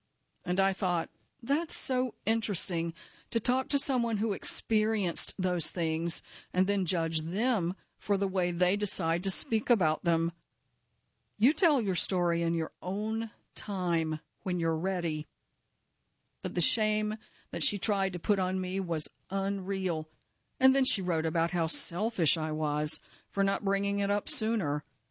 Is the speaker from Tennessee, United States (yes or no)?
yes; Nashville, Tennessee, United States; because I grew up in Nashville, too